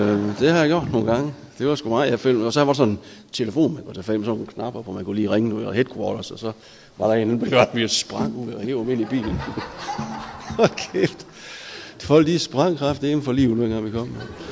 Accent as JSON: {"language": "Danish", "town": "Aalborg", "region": "North Denmark Region", "country": "Denmark", "said": "Jeg kommer fra Aalborg"}